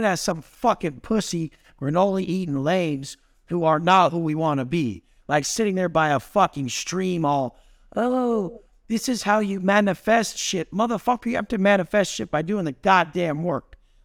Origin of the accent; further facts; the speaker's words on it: Oceanside, California, United States; I'm ghetto, bro. Like, I grew up in Oceanside as a drug dealer, fucking listening to trap music.